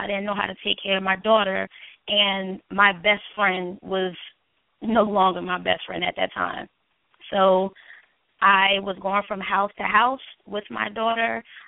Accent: Newark, New Jersey, United States; I am from Newark, New Jersey. I grew up in a single-parent home for the first 10 years of my life.

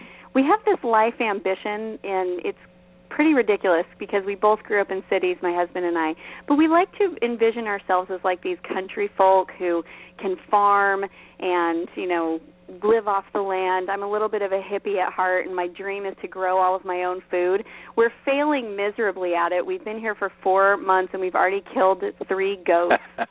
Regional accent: West Coast, United States; also born or lived in California / Idaho / Utah / Oregon; now in Pendergrass, United States; I'm originally a West Coast girl, so I grew up in California, Idaho, Utah, Oregon, and this summer just moved my family out into the middle of nowhere, North Georgia.

